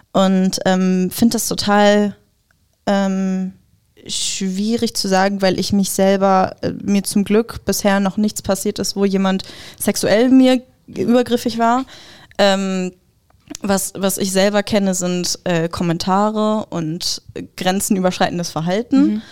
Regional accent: North Rhine-Westphalia, Germany; Also ich bin nicht in Schweden groß geworden, ich bin im Ruhrgebiet groß geworden und war aber irgendwie jeden Sommer da, auch als Kind.

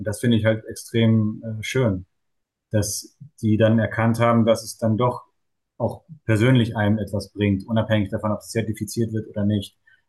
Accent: Bergedorf, Hamburg, Germany; ich komme auch aus Bergedorf, ich bin auch hier zur Schule gegangen

